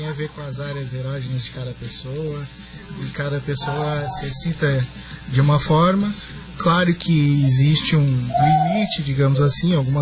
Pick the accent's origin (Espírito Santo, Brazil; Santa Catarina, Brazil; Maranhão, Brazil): Santa Catarina, Brazil; Tijucas; eu sou de Tijucas mesmo, sou criado aqui, passei muitos anos fora estudando, agora estou retornando.